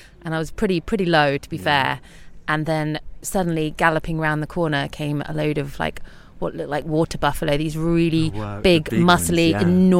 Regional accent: United Kingdom; it's just a natural thing, probably as a British person.

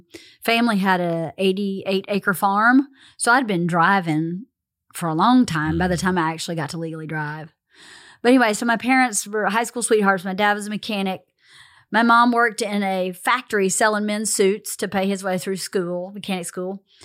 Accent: Bowdoin, Georgia, United States; I'm from Bowdoin, Georgia.

